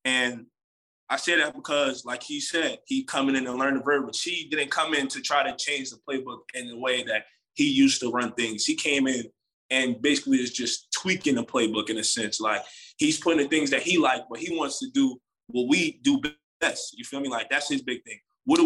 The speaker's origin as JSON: {"language": "English", "region": "New York", "country": "United States", "said": "I'm from New York. Yeah. So it's like, yeah. We got everything out there."}